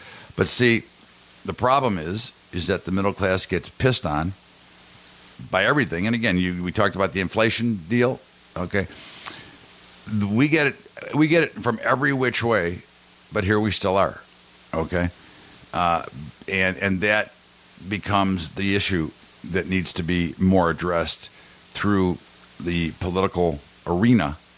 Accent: United States; I just I'm an American first before anything. I'm an American.

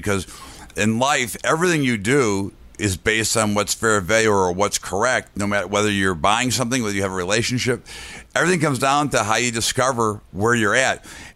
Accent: United States; I mean, look, I'm an American. I love America.

